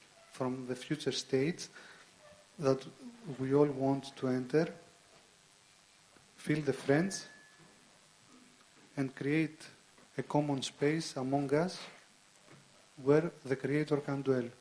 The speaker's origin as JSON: {"language": "English", "country": "Greece", "said": "I'm from Greece."}